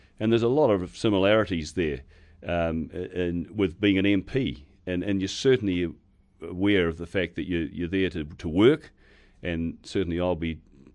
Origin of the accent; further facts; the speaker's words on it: Taranaki, New Zealand; now in Devonport, New Zealand; I'm a boy from the Naki, living in Devonport, proud to stand in Manurewa.